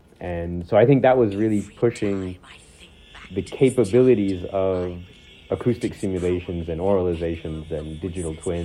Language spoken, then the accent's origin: English; United States; now in France; I'm originally American, now also a French citizen.